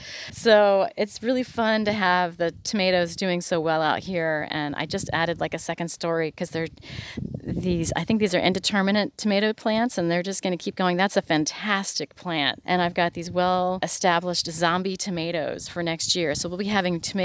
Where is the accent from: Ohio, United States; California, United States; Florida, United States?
Ohio, United States; Dayton; In Dayton, Ohio.